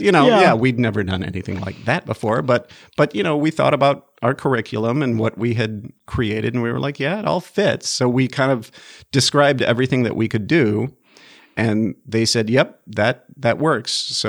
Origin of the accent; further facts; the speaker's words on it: Chicago, Illinois, United States; born there; also born or lived in Minnesota; We moved to Minnesota because of my dad's career. I was born in Chicago. Most of my siblings grew up substantially in and around Chicago.